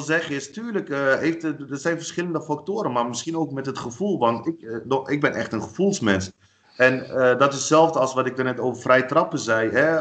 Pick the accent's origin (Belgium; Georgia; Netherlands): Netherlands; Want ik ben hier geboren en getogen.